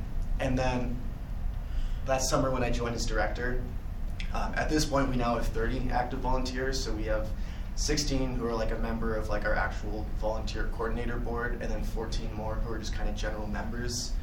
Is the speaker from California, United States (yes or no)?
yes; California, United States; I'm from California. I didn't know anybody here, so I figured just why not find the other music nerds.